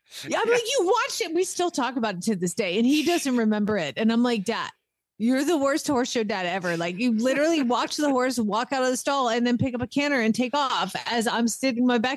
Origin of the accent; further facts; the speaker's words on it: the South, United States; yeah, I'm from the South. We don't have hoagies there.